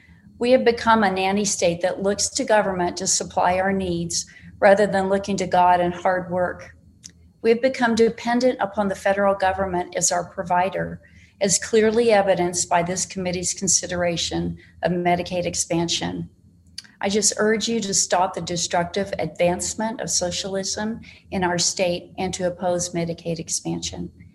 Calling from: Casper, Wyoming, United States; I'm calling in from Casper.

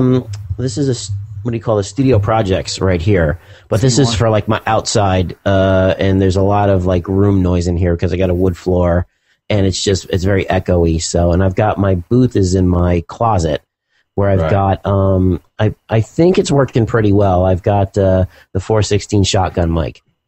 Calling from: New Jersey, United States; I'm joining you from Central New Jersey.

